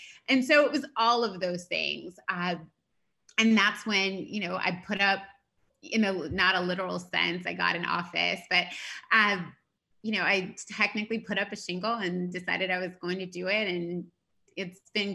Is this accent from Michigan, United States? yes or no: no; Atlanta, Georgia, United States; That all goes to growing up in Atlanta. So I'm from Atlanta. And I had the great pleasure of growing up in Atlanta in the 90s.